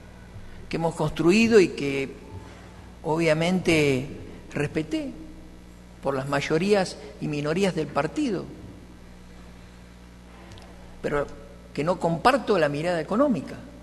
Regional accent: Basque Country, Spain; él dice que soy un vasco cabrón, y es cierto.

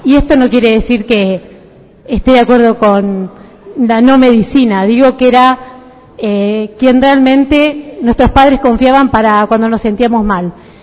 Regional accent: Vela, Buenos Aires Province, Argentina; que es un libro que se refiere a mi pueblo, a Vela.

